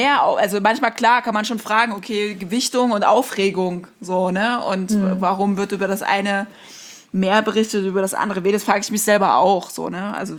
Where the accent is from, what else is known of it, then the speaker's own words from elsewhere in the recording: East Germany, Germany; ich bin weiß, ich bin trotzdem privilegiert, aber ich komme halt aus Ostdeutschland